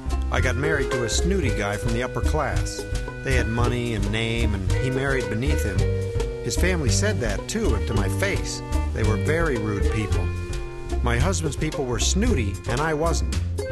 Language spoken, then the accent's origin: English; Newport, Kentucky, United States; born there; I was born in Kentucky, right alongside of Cincinnati, Ohio, in Newport, Kentucky. It was a gambling town, always had lots of money.